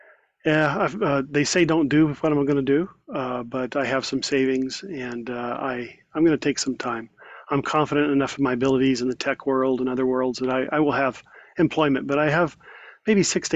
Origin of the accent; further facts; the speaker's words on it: Norman, Oklahoma, United States; from Norman, Oklahoma.